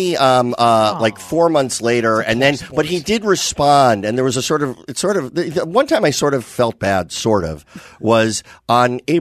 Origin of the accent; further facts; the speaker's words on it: New York, United States; I grew up in New York.